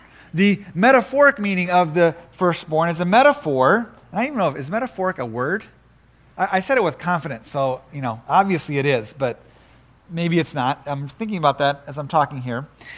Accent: Japan; I grew up in Japan as parents are missionaries

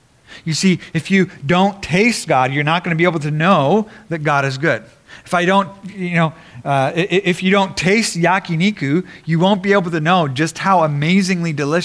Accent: Japan; One of my favorite meals, I grew up in Japan, and one of my favorite meals is Japanese yakiniku.

